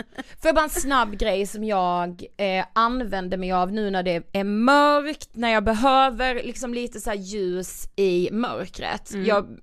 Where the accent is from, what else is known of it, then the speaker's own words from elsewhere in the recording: Karlshamn, Blekinge, Sweden; faktiskt butiken i Karlshamn, där vi kommer ifrån.